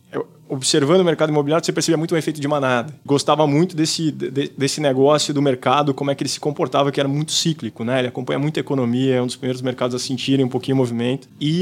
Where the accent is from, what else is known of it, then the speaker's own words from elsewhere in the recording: Santa Cruz do Rio Pardo, São Paulo, Brazil; Eu saí do interior de São Paulo, na verdade sou de Santa Cruz do Rio Pardo, na expectativa de morar na cidade mais sustentável do Brasil